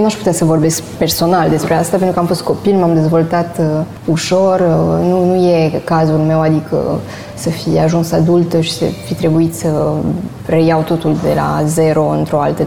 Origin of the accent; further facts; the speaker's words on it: Romania; now in France; Așa simt eu, dar nu doar în Franța sau ca român.